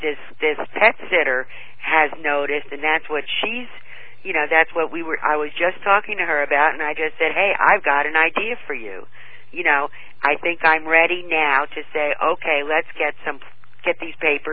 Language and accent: English; New Jersey, United States; moved away as an adult; now in Los Angeles, United States; starting from growing up in New Jersey.